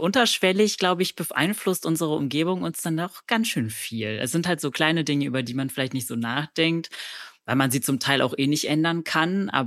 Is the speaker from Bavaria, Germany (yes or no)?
no; Berlin, Germany; also hätte ich jetzt sogar selber als Berliner nicht gedacht, dass Berlin die beste Stadt zum Laufen ist